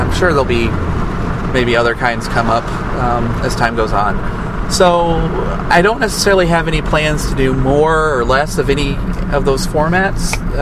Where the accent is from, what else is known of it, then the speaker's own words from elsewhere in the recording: Atlanta, Illinois, United States; I've got the Fall Festival one from Atlanta, Illinois, which is my hometown.